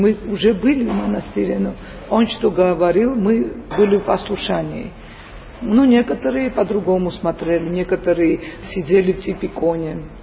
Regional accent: Tbilisi, Georgia; Ну, мы были коренные тбилисцы

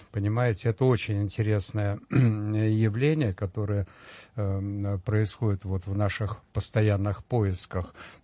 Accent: Moscow, Russia; Что-то я москвич столько времени и не знал.

